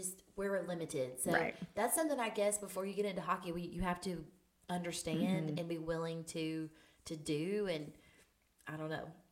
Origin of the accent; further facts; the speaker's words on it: the South, United States; We're from the South.